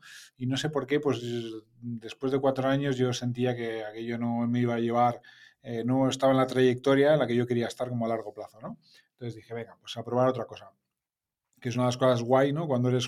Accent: Madrid, Community of Madrid, Spain; also born or lived in Germany; tengo 43 años, soy de Madrid, he vivido 3 años de mi vida en Alemania, el resto del tiempo siempre en Madrid.

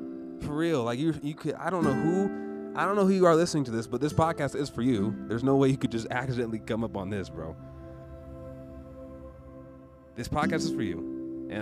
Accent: Washington, United States; I ran away from here. I didn't ever want to say I was from Washington.

